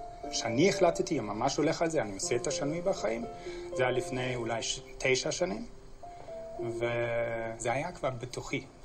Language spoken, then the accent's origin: Hebrew; Germany; Hebrew is a second language; moved away as an adult; now in Israel; אני במגרמניה, אני 7 שנים בארץ, ועשיתי עלייה רשמית לפני 5 שנים אחרי שעברתי תהליך גיור